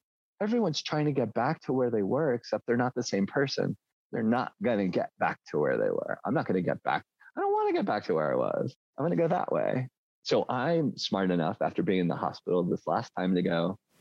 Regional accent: New Jersey, United States; Growing up in New Jersey, there's lots of old sort of ghosts trapped in places, you know, like the history. Coming out here was like a breath of fresh air.

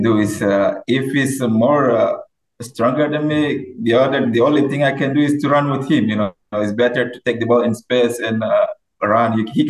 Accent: Nigeria; I was in Nigeria back in the days playing for academy

